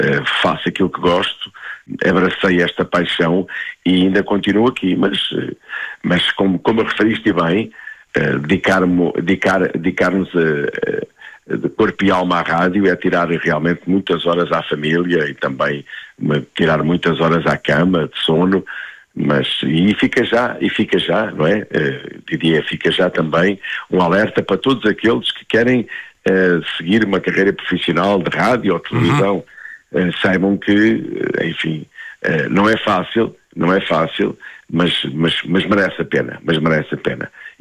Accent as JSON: {"language": "Portuguese", "region": "Santarém", "country": "Portugal", "tie": "born or raised there", "lives_now": "Lisbon, Portugal", "said": "E comecei a dar os primeiros passos exatamente numa rádio local da minha terra, em Santarém, a Rádio Piranha."}